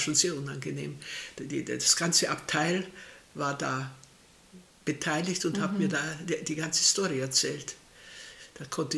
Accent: Germany; Da habe ich gesagt, nein, ich bin Deutsche.

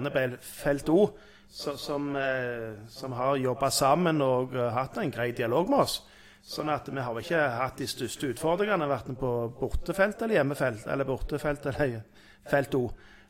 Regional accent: Sandnes, Rogaland, Norway; først og fremst er jeg jo en Sandnes-mann. Født og oppvokst på Sandnes og bor på Sandnes.

